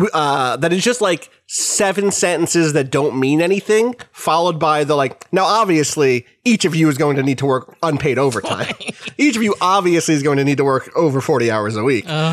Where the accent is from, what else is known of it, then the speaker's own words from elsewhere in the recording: Anderstorp, Jönköping County, Sweden; English is a second language; I grew up in Anderstorp, a rural Swedish town with approximately 5,000 residents.